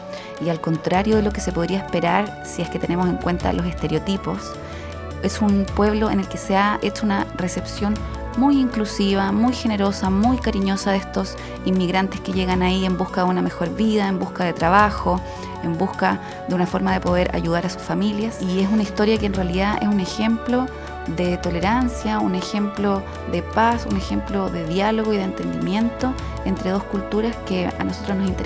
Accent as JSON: {"language": "Spanish", "country": "Chile", "said": "soy una periodista chilena"}